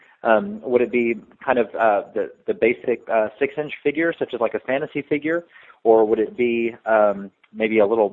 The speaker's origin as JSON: {"language": "English", "town": "New Albany", "region": "Indiana", "country": "United States", "also_born_or_lived": "Louisville, Kentucky", "said": "I'm from Louisville, Kentucky. Actually, across the river from Louisville, New Albany, Indiana."}